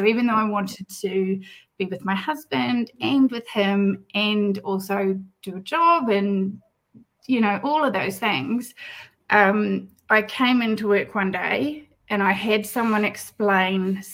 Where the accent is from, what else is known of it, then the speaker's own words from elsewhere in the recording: New Zealand; And I'm a Kiwi girl.